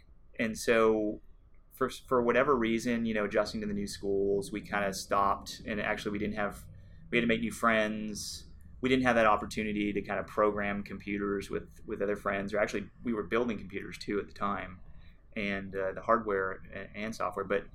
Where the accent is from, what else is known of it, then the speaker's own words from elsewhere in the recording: Palo Alto, California, United States; So I was born and raised in Palo Alto, okay. California.